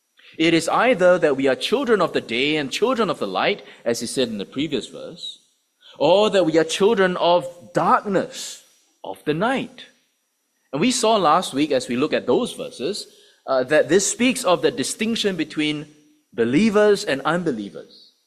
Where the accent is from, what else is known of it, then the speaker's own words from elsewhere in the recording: Singapore; Now, growing up in Singapore, some of you may know, our school days start very, very early.